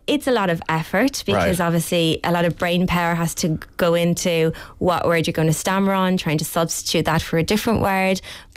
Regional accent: Waterford, Munster, Ireland; Waterford City. Grew up there my whole life. Went to primary school there. Went to secondary school there. That's where my heart is.

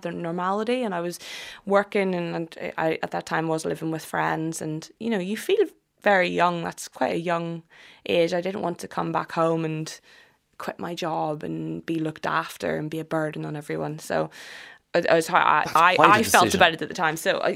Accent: Belfast, Northern Ireland, United Kingdom; moved away as an adult; also born or lived in London; I'm from West Belfast, so I grew up just off Falls Road. And then, grew up there, moved to London. I went to Queens and then I moved to London right after I finished.

